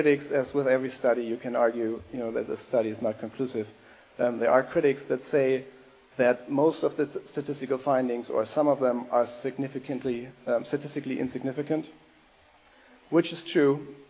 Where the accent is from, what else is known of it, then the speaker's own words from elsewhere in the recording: Germany; I grew up in Germany on a pretty sad diet